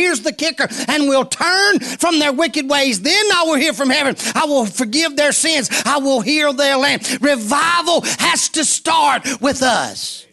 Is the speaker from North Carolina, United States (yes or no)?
yes; North Carolina, United States; I am from North Carolina, but I don't have a dip in my mouth.